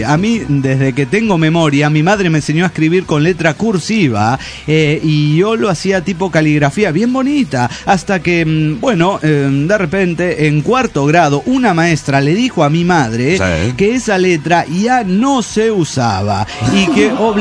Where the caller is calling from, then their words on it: Montería, Córdoba, Colombia; de Montería, Colombia.